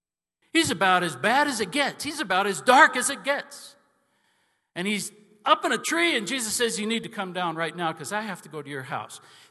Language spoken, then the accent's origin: English; Panama; also born or lived in Cuba / United States / Spain; Do you want to hear that I was born in Cuba? Do you want to hear that I was raised in Panama? Do you want to hear that I was educated in the United States? Then I went to Spain.